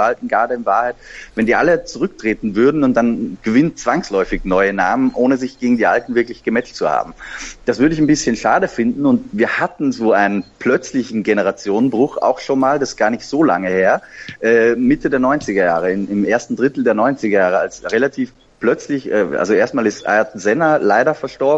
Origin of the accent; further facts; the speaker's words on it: Austria; als Österreicher fällt einem das ja momentan auch gerade sehr leicht